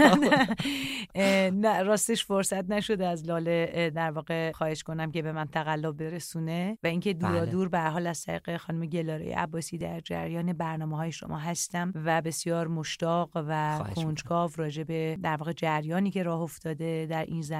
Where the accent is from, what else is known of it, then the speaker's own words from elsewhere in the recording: Kashmar, Razavi Khorasan, Iran; also born or lived in Torbat-e Heydarieh; من در تربت حیدریه به دنیا آمدم، اما اکثر کودکیم رو در شهرستان کاشمر گذروندم در کنار خانواده پدریم. پدرم متولد کاشمر بودن